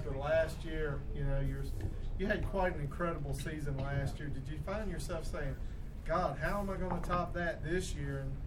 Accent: South Carolina, United States; I'm from South Carolina. I don't know it either.

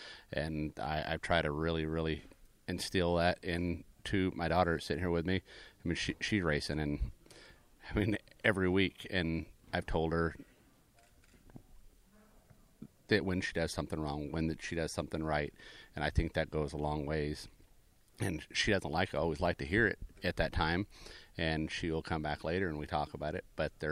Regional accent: West Coast, United States; I'm from the West Coast, and there's no better place to go eat Mexican food is Phoenix or California, just because that's where I'm from.

